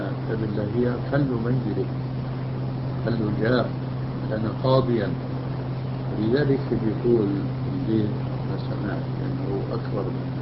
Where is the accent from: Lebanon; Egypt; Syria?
Syria; now in Jordan; لهذا السبب أنا هجرت من سوريا إلى الأردن.